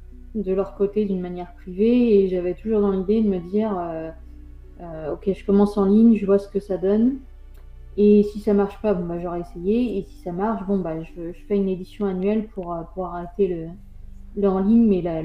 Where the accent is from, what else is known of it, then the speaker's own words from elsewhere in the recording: Nantes, Pays de la Loire, France; Encore une fois, mon côté chauvin. parce que je suis nantaise